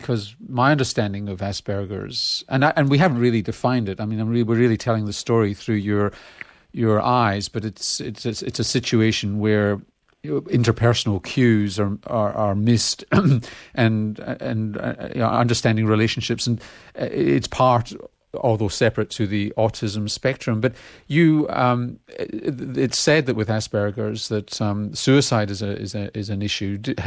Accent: Scotland, United Kingdom; accent: Scottish; you might recognize my Scottish accent here, but you talk about a performer that my grandparents in Glasgow loved

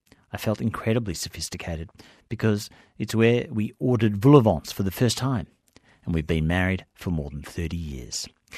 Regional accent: Melbourne, Victoria, Australia; I grew up in Melbourne, so I'm feeling quite ashamed and ignorant that I'm so unaware of the history of my city.

